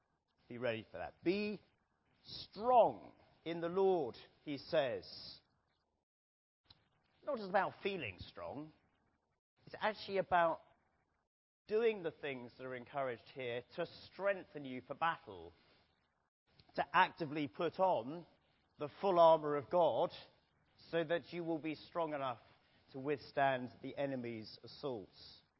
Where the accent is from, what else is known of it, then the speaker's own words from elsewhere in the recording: Jersey; I've made a few mentions of the fact that I come from Jersey